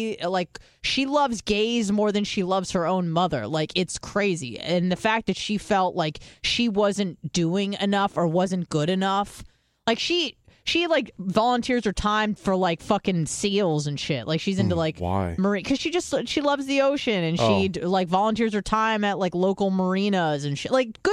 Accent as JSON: {"language": "English", "region": "California", "country": "United States", "said": "I'm from California, but I'm becoming the problem from Florida."}